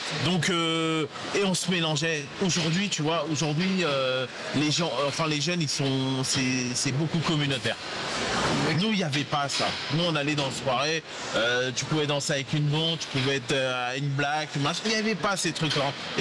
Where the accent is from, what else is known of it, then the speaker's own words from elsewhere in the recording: Paris, Île-de-France, France; also born or lived in Goussainville; je viens de Paris, à la base moi je viens du 17e arrondissement, Porte d'Anière. Donc j'ai vécu là-bas très longtemps. Et donc mes parents, ils ont fait construire après à Goussainville, dans le 95, pareil.